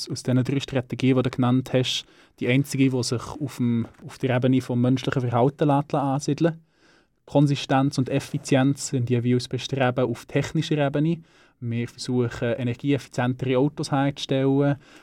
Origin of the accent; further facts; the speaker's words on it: Bern, Switzerland; Ja, ich bin aus Bern, wie du gesagt hast. Ich bin Student in Wädenswil